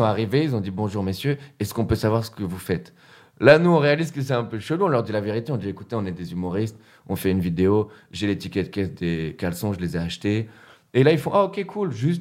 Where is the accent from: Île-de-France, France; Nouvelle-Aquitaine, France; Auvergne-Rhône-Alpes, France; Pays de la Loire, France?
Île-de-France, France; Moi, j'ai grandi dans 94.